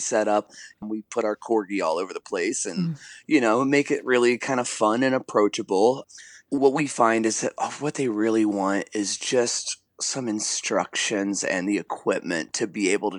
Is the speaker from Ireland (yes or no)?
no; Midwest, United States; We're from the Midwest. It's been really, really bad here.